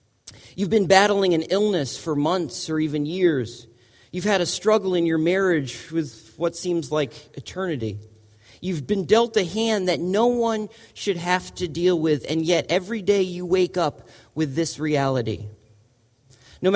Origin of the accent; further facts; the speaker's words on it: Connecticut, United States; And I grew up in Fairfield County. I know how to drive.